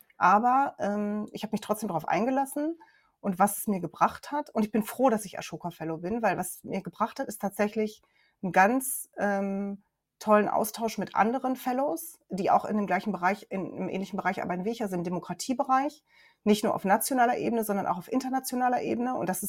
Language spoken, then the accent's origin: German; North Rhine-Westphalia, Germany; weil ich komme aus dem Ruhrgebiet, ich habe mir alles selber erarbeitet